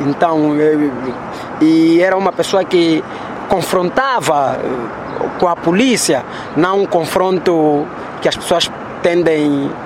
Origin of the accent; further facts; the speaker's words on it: Luena, Moxico, Angola; also born or lived in Luanda; sou natural do Luena, Moxico, mas nasci em Luanda.